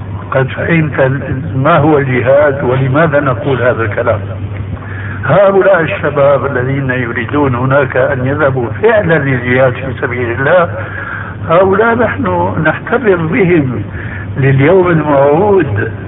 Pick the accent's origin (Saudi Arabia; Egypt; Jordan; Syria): Syria; يقولون عندنا في سوريا عين ما بتقاوم مخرا. عندنا في سوريا